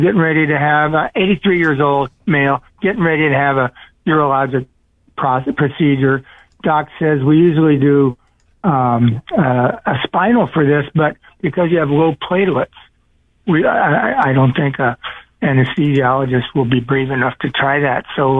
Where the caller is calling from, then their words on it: Santa Cruz, California, United States; and I'm calling from Santa Cruz.